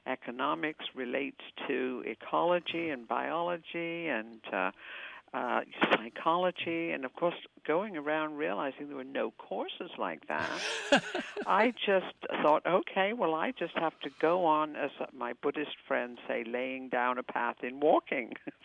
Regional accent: United Kingdom; I grew up in Britain, and I was lucky enough to have a mother who grew all of our own food. We had about an acre of land in a small town

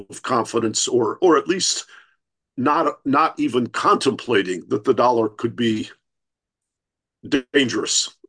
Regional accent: Detroit, Michigan, United States; I grew up in Detroit. I watched this play-by-play with the decline of the auto industry.

